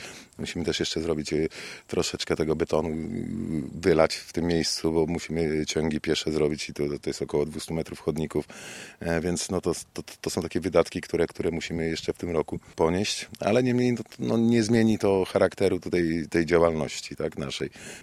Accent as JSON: {"language": "Polish", "town": "Miastko", "region": "Pomeranian Voivodeship", "country": "Poland", "said": "tutaj przywieźliśmy jeszcze z miastka, bo my pochodzimy z miastka"}